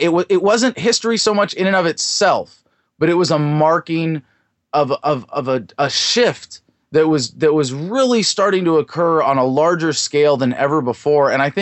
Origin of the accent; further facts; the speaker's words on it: California, United States; I was born in California in the Bay Area, grew up upper middle class in a nice neighborhood, went to good schools